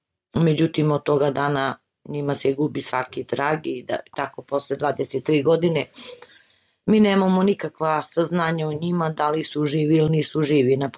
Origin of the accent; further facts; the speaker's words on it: Gračanica, Kosovo; Rođena sam u Gračanici, živjela u Gračanici, ali eto, bila sam udata u Slivovo